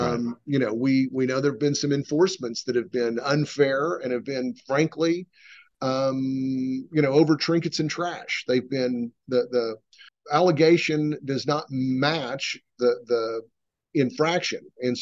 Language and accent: English; Tulsa, Oklahoma, United States; he was going to my hometown of Tulsa to open a restaurant in the Greenwood District. And for those that have followed the horrible history of my hometown when it comes to race relations